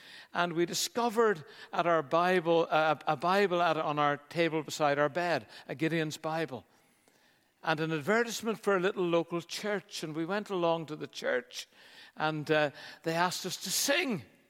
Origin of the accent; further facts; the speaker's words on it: Belfast, Northern Ireland, United Kingdom; And we said, "But we're from Belfast. We're used to bombs."